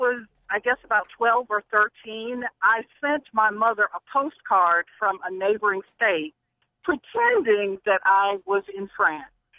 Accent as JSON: {"language": "English", "town": "Montgomery", "region": "Alabama", "country": "United States", "tie": "born or raised there", "also_born_or_lived": "Japan / Sweden / Great Britain", "said": "Now, mind you, I was raised in Montgomery, Alabama, lower middle class to poor. Nobody in my family had ever traveled or had any desire to travel."}